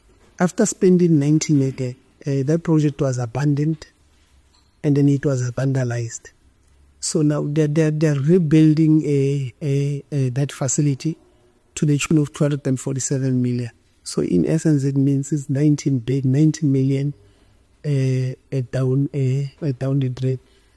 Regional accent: Mfuleni, Western Cape, South Africa; I always make reference to Mfuleni because I come from Mfuleni.

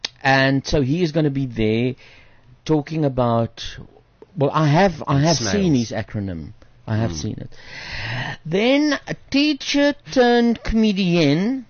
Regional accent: Pretoria, Gauteng, South Africa; born there; I was born in Pretoria, eh? Oh, they're my people. They are my people.

